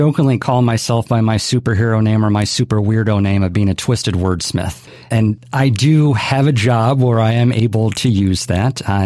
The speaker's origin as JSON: {"language": "English", "region": "Hawaii", "country": "United States", "tie": "born or raised there", "said": "So a little bit of my own background is I grew up in Hawaii, born and raised"}